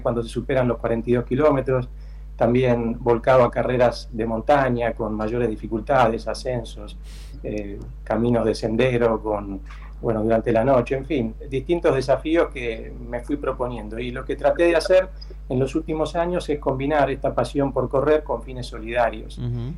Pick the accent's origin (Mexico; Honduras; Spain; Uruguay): Uruguay; Montevideo; now in Argentina; yo mi corazón lo tengo en Uruguay, yo soy de Montevideo, y eso no se pierde nunca, por más que esté viviendo en Argentina.